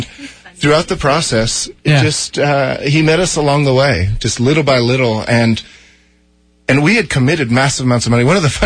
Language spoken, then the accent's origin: English; Los Angeles, California, United States; now in Texas, United States; We're from Los Angeles.